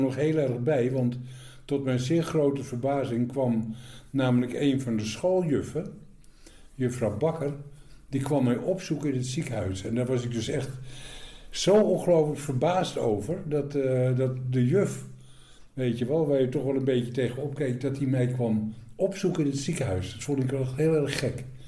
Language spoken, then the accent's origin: Dutch; Haarlem, North Holland, Netherlands; born there; Ik ben geboren in Haarlem.